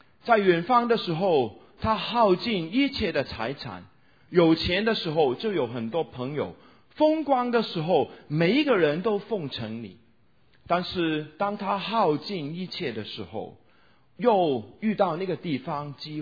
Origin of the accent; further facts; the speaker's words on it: Guangdong, China; 我们广东人叫阻住地球转